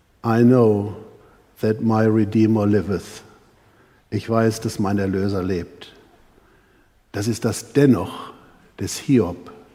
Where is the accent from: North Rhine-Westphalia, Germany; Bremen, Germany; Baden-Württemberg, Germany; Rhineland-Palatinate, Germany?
North Rhine-Westphalia, Germany; Und ich als Westfale würde sagen, da ist noch ein drittes Wort, och.